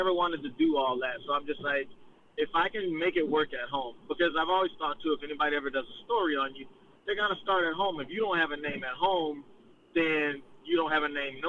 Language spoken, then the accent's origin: English; Mississippi, United States; now in St. Cloud, United States; And the reason St. Cloud, that's home. I'm originally from Mississippi, but St. Cloud's been home to me for almost the last 30 years.